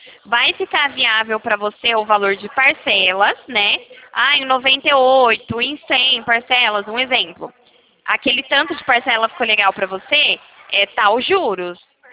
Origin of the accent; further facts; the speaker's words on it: Rio Claro, São Paulo, Brazil; Eu sou aqui de Rio Claro.